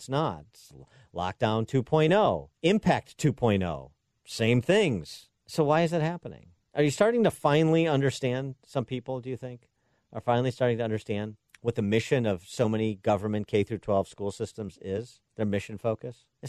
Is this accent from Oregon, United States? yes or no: no; Illinois, United States; I'll give you stats from Illinois, since I know it best, my home state.